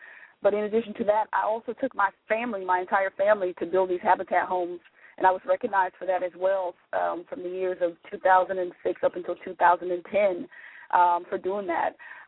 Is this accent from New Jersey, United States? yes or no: no; Florida, United States; That's kind of how I grew up in South Florida.